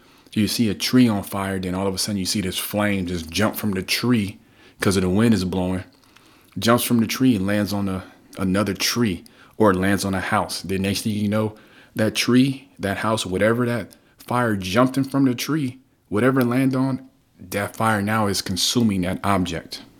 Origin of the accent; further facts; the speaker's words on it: California, United States; I'm from Cali, and I just, ever since I was little, I remember there was always fires in the hills somewhere.